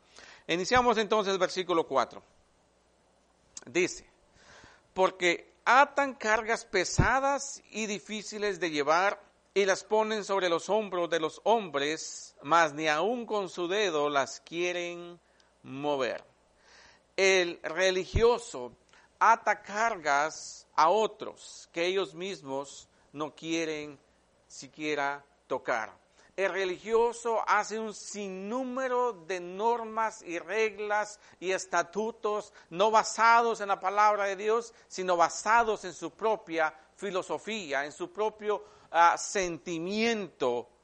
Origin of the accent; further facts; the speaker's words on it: Guatemala; No lo he visto acá en este país, pero lo vi mucho en mi país, en Guatemala.